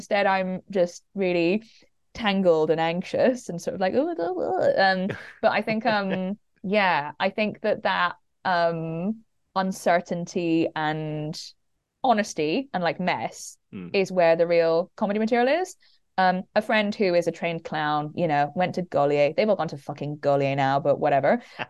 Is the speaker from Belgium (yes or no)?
yes; Belgium; it's because I'm from Belgium and like, you know, I grew up speaking French and English.